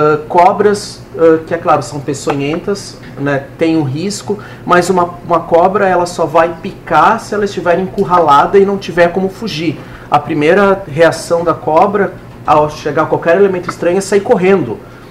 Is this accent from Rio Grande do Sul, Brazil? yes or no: yes; Rio Grande do Sul, Brazil; Eu lembro quando era criança, lá no Rio Grande do Sul, chamavam as mariposas de bruxas.